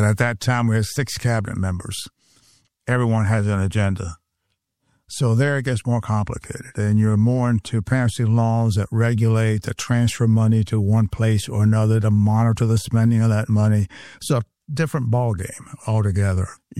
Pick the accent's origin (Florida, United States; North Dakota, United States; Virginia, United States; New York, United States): Florida, United States; Tampa; Agriculture is not as big a thing as it was when I was growing up in Tampa